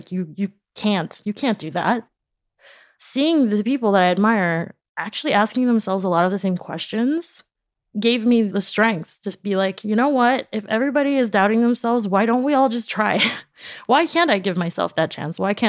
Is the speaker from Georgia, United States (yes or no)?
no; New York City, New York, United States; born there; first language Spanish; English is a second language; Spanish was my first language. Even though I was born in New York, my parents spoke to me in Spanish growing up.